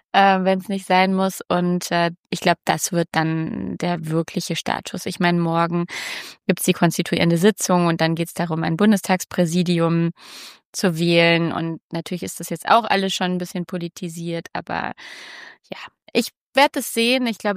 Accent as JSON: {"language": "German", "region": "Hamburg", "country": "Germany", "said": "ich meine, ich bin aus Hamburg und Wohnen ist viel zu teuer"}